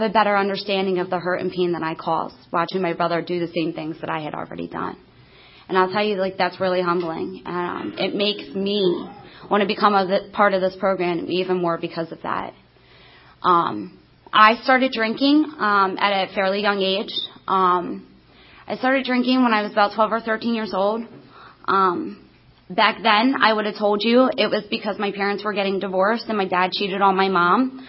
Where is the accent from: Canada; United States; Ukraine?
United States; Bristol, Pennsylvania; So I grew up in Bristol, Pennsylvania, which is a very, very small community. My grandparents lived three streets away from us.